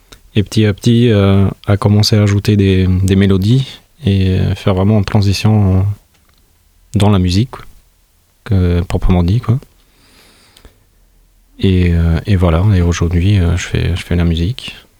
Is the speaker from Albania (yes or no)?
yes; Tirana, Tirana County, Albania; also born or lived in Toulouse; now in France; Je suis artiste musicien de groupe de nuit et je viens de l'Albanie. Je viens de Tirana, qui est la capitale de l'Albanie. Alors, je suis venu au début à Toulouse.